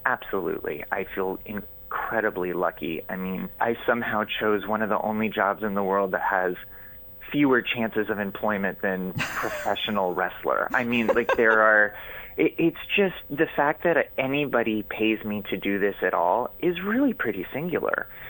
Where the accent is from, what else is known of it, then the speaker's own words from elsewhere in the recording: Phoenix, Arizona, United States; I grew up in Phoenix, Arizona, and I did a lot of theater out there